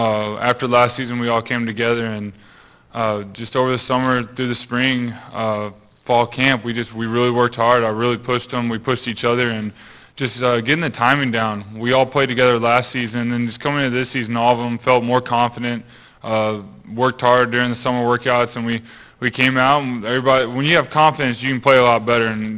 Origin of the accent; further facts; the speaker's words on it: Austin, Texas, United States; I'm from Austin, so not really far away, and I grew up coming to the Alamo Dome and watching games